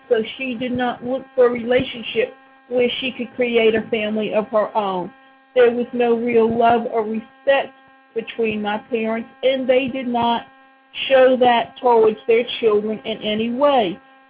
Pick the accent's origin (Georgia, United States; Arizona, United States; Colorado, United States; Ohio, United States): Georgia, United States; Savannah; My mother comes from New York, and I grew up in Savannah.